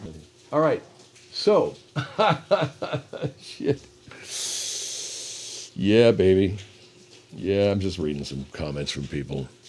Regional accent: Arcadia, California, United States; Because a lot of folks, when I went to high school, I grew up in Arcadia, but most of my classmates were from Pasadena.

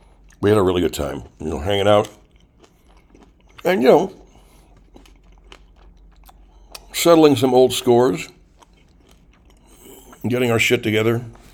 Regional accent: Arcadia, California, United States; Had dinner tonight at a place called the Derby in Arcadia, my hometown.

